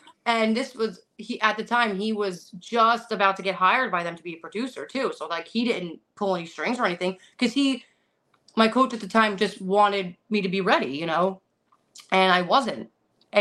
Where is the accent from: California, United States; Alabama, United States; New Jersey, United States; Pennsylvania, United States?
New Jersey, United States; Belleville; I'm from Belleville, New Jersey. So that's like right on the outside of New York City. So that's where I grew up for most of my life.